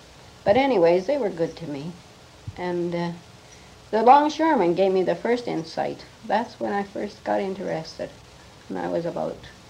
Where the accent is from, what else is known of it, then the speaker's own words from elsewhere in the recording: Regina, Saskatchewan, Canada; born there; now in Vancouver, Canada; I was born in Saskatchewan, in Regina, 1907, and came from a working family. We weren't well off, but we had a large family in those days.